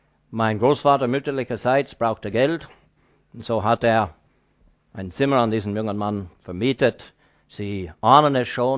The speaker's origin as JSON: {"language": "German", "town": "Kingston", "region": "Ontario", "country": "Canada", "tie": "born or raised there", "also_born_or_lived": "Toronto", "said": "Ich bin in Kanada geboren, in Toronto, verbrachte nur ein paar Stunden dort, denn wir wohnten in Kingston, Ontario, am Ontariosee, nördlich der Vereinigten Staaten."}